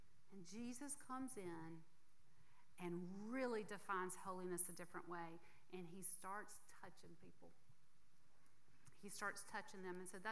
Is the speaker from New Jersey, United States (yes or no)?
no; Mississippi, United States; And boy, I grew up in Mississippi.